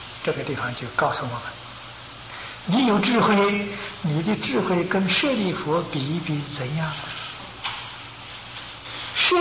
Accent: China; 我们中国人

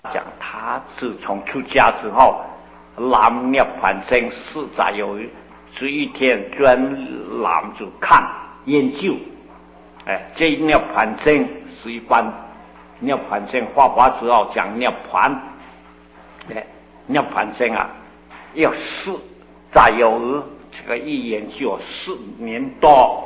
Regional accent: Guangdong, China; 就是我是广东人啊，我也对广东的特别。

